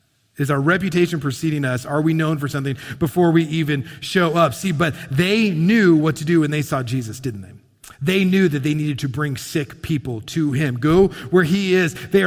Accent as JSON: {"language": "English", "town": "Dallas", "region": "Texas", "country": "United States", "said": "I was being told that I was a guy from Texas, from Dallas area."}